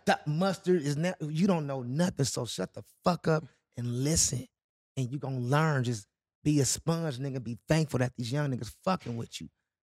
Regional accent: New York, United States; since I was a kid with my father growing up in Harlem on like 127th and 2nd

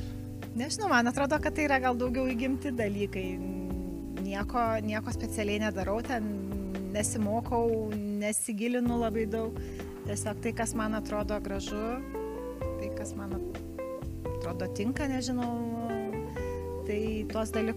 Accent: Kaunas, Kaunas County, Lithuania; Taip, tai kaunietė esu tokia trečios kartos mano močiutė. Kaune gyveno mama, Kaune gyveno, aš gimiau Kaune.

